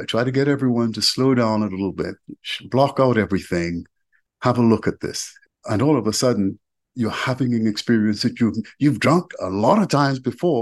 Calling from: Trinidad & Tobago; Well, actually, I'm at home. I'm at home at the moment.

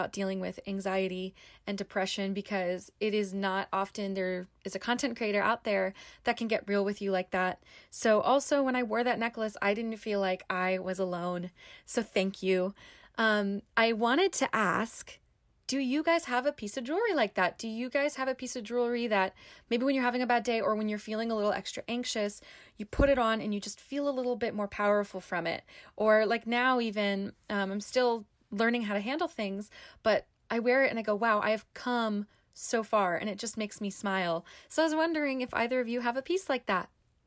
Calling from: Maryland, United States; I'm from Maryland.

